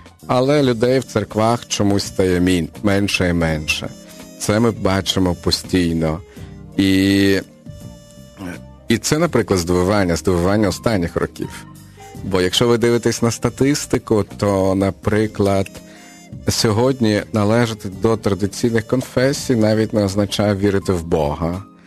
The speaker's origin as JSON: {"language": "Ukrainian", "region": "Kyiv", "country": "Ukraine", "said": "І от в 911-му він поселився в Києві, з того часу я з Чоколовки."}